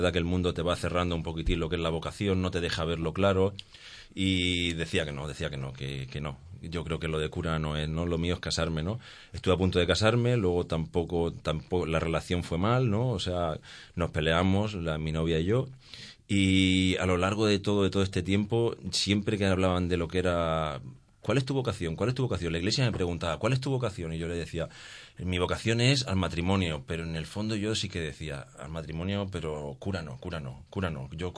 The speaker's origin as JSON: {"language": "Spanish", "town": "Albatera", "region": "Valencian Community", "country": "Spain", "said": "Sí, de Albatera."}